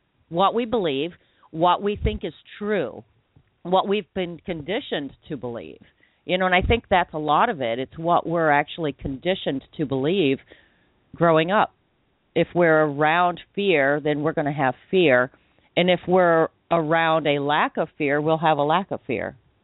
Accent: Bible Belt, United States; I grew up in the Bible Belt, and, you know, everyone talked about devil worship and evil.

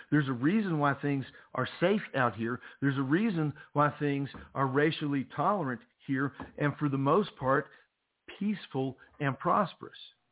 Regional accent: West Virginia, United States; I have always loved my home state. I have always loved West Virginia with all of her flaws.

